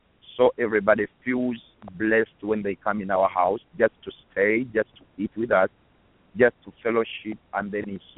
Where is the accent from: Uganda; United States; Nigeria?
Uganda; I came all the way from Uganda together with my wife.